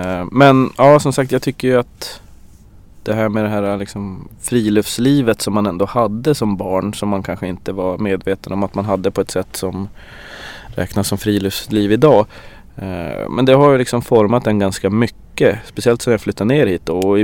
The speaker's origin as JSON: {"language": "Swedish", "town": "Åsele", "region": "Västerbotten County", "country": "Sweden", "tie": "born or raised there", "said": "Alltså jag är så glad att jag har vuxit upp i Åsele ändå."}